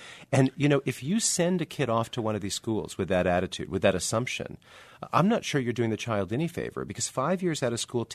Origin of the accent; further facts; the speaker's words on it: Northeast, United States; I also felt I was coming from the Northeast.